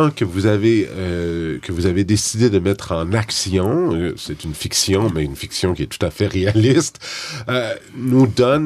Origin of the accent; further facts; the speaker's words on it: Quebec, Canada; parce qu'on est Québécois, parce qu'on est catholique